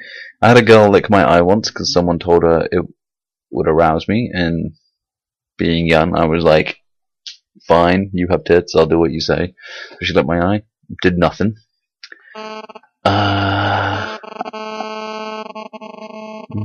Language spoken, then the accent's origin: English; United Kingdom; accent: British; British, just so people know that there's a British accent on there. I'm not putting English because I'm not English.